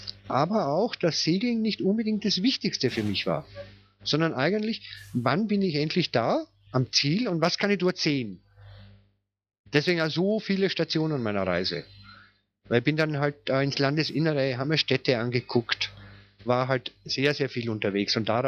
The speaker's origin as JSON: {"language": "German", "region": "Vienna", "country": "Austria", "tie": "born or raised there", "said": "Also ich bin Österreicher, ich bin in Wien aufgewachsen. Und ich bin direkt an der Donau aufgewachsen"}